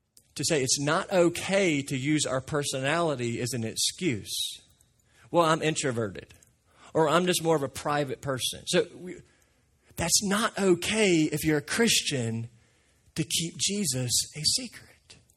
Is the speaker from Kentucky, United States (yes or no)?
yes; Trigg County, Kentucky, United States; It's a letter jacket. We called them tea jackets. We're from Trigg County.